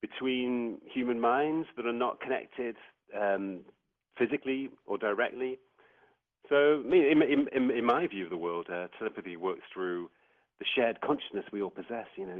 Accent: Manchester, North West England, United Kingdom; I decided that I was on the train from London to Manchester, my hometown

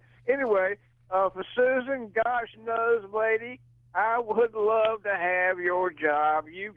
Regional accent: Savannah, Georgia, United States; born there; I was born right there in Savannah, Georgia, and not raised, but born there.

